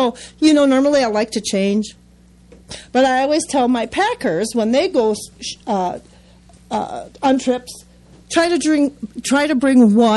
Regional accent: Minnesota, United States; just to look like I'm maybe not from Minnesota and I'm kind of looking like summer.

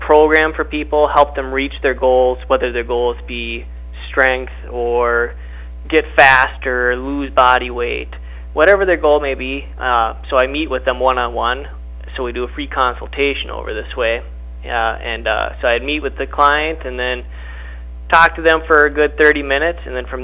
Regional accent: Wadena, Minnesota, United States; now in Granite Falls, United States; I'm originally from Wadena and traveled down here to Granite Falls.

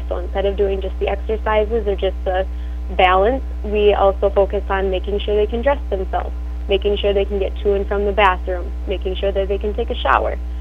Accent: Clarkfield, Minnesota, United States; So I grew up in Clarkfield, Minnesota, and came over to Dawson for school in seventh grade

